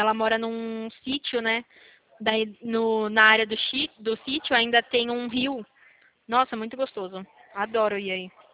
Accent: São Paulo, Brazil; Mas eu cresci aqui em São Paulo, então acabou que eu nem peguei muito de sotaque.

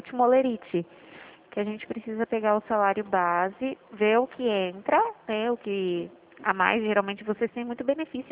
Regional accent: Itu, São Paulo, Brazil; Eu sou daqui de Itu.

